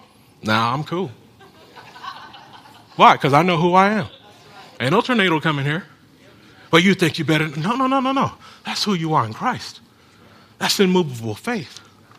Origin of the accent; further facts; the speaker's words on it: California, United States; I grew up in California. I knew everything about earthquakes. We did our earthquake drills and stuff like